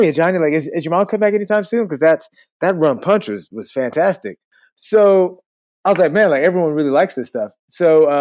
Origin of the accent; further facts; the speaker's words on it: Botswana; I'm from Botswana.